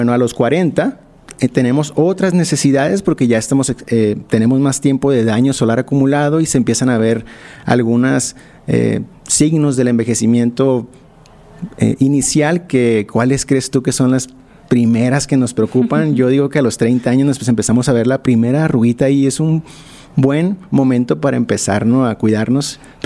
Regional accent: Culiacán, Sinaloa, Mexico; now in Mexico City, Mexico; soy de Culiacán, radico en la Ciudad de México.

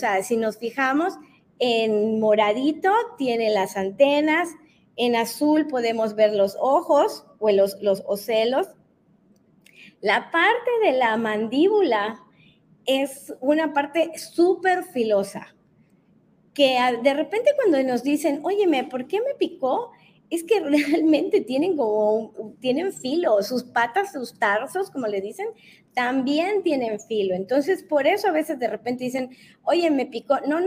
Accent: Mexico; Mis tonos son muy mexicanos. Soy muy mexicana, amo mucho mi México maravilloso.

